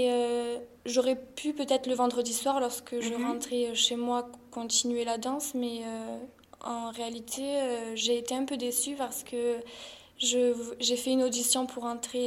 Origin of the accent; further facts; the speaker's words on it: Istres, Provence-Alpes-Côte d'Azur, France; Non, je ne suis pas de Marseille. Je viens d'Istres, donc à 40 minutes d'ici.